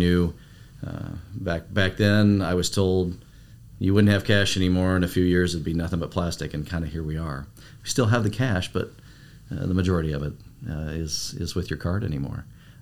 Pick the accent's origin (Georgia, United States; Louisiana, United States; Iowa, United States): Iowa, United States; Des Moines; I'm from Des Moines, lifelong Des Moines resident, mainly in Urbandale and West Des Moines.